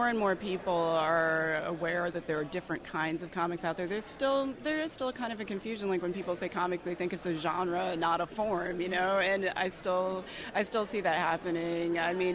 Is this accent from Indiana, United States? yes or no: no; New Jersey, United States; now in Pittsburgh, United States; I'm from New Jersey originally, and I've lived all over the country.